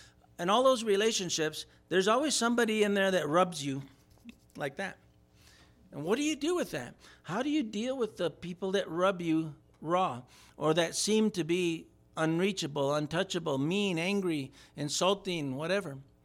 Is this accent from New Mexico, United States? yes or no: yes; Moreau, New Mexico, United States; I grew up with him in Moreau, New Mexico.